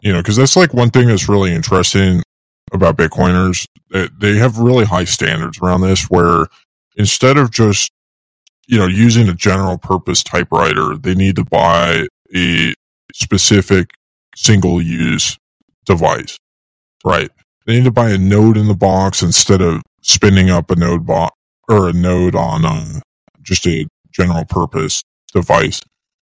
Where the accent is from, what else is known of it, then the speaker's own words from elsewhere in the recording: United States; is we're both American, which makes us both better by default, right?